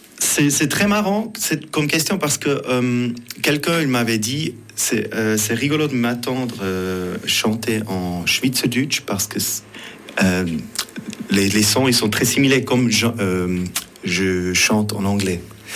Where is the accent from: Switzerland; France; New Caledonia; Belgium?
Switzerland; first language Swiss German; French is a second language; en Schweizerdeutsch, en Suisse-Allemand, parce que, à la base, je trouve un peu, c'est une langue un peu bizarre, même si c'est ma langue maternelle.